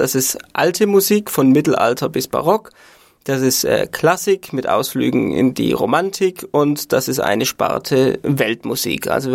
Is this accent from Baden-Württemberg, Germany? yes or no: yes; Baden-Württemberg, Germany; ich komme aus Hohenlohe ursprünglich und habe in Künzelsau Kultur- und Freizeitmanagement studiert